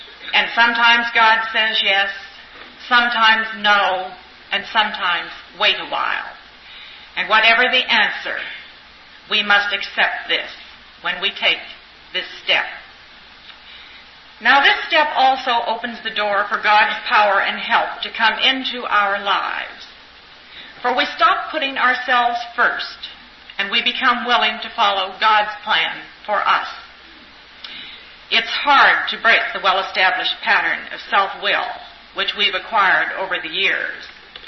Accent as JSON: {"language": "English", "region": "Indiana", "country": "United States", "said": "Hi, everyone. … from Indiana."}